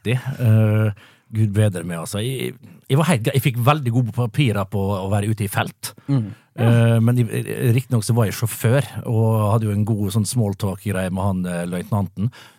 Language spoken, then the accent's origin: Norwegian; Vestnes, Møre og Romsdal, Norway; Vi velger å kalle det heime for Romsdal, det jo regionen jeg kommer fra. Jeg kommer jo fra nabokommunen Vestnes